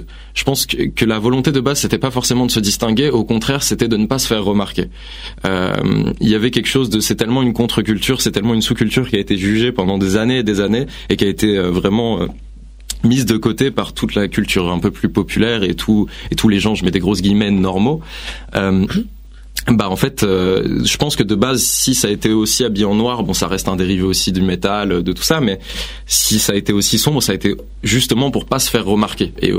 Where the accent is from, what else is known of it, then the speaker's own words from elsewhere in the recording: Île-de-France, France; Alors, je suis né à Saint-Cloud, mais j'ai jamais vécu. On a très vite été dans le 78, puis après 9-5, puis après Paris, puis après... Bon, j'ai bougé un peu partout, quoi.